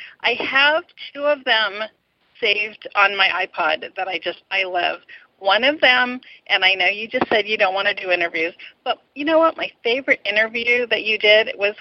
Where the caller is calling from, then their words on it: California, United States; I'm calling from California.